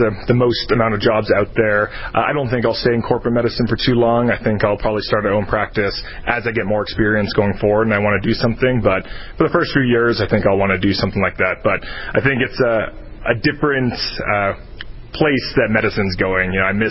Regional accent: Canada; now in United States; I'm Canadian originally before coming down to America

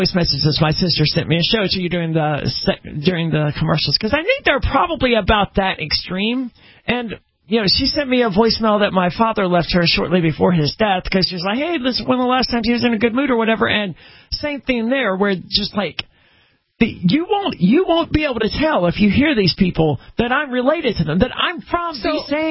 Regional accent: Mississippi, United States; No, I'm from Mississippi, right, where there very much is.

